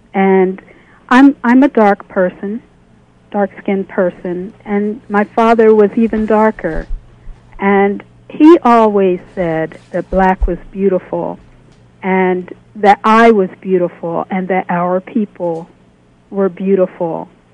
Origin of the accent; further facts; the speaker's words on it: Philadelphia, Pennsylvania, United States; Yes, I did grow up in Philadelphia in the northwest section called Mount Airy. I grew up in the church, grew up in neighborhood schools, public schools